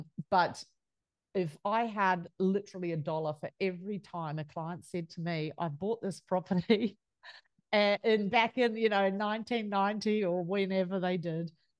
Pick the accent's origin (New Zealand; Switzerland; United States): New Zealand; Wellington; now in Australia; I'm a Kiwi, love New Zealand. Love Australia, been living here for a long time, but very, very much in love with my home. And you're from, you migrated to my hometown, so you're from Wellington.